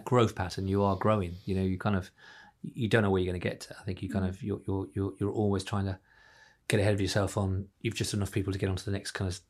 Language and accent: English; Ireland; now in London, United Kingdom; I came from Ireland into London.